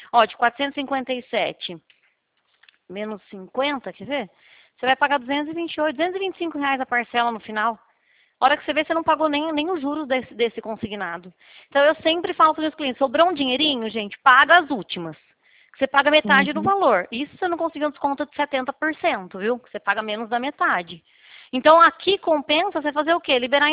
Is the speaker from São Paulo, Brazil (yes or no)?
yes; Araras, São Paulo, Brazil; Eu fico na cidade de Leme, né? Como a gente consegue formalizar tudo isso? Eu sou de Araras